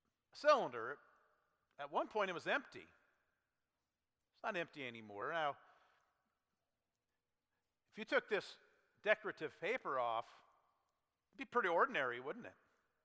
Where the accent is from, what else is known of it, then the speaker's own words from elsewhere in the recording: Wisner, United States; When I was a kid and growing up in Wisner, every 4th of July when it started getting dark, you headed down to the river park.